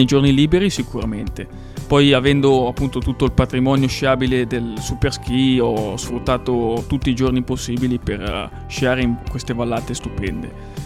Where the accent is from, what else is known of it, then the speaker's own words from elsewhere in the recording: Campodolcino, Lombardy, Italy; Vengo da Campodolcino ma lavoro in marmolada.